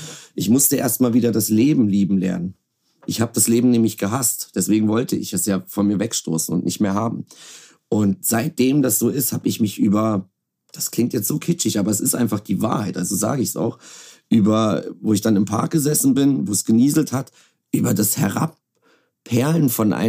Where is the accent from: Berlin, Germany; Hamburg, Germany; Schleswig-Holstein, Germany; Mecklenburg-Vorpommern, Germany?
Berlin, Germany; ich würde zum Beispiel auch nicht sagen, ich bin ein Bayer, weil ich bin ja ursprünglich aus Berlin und ich wurde von der Berliner Mutter erzogen. Deswegen, ich rede ja jetzt auch nicht bayerisch mit dir im Interview.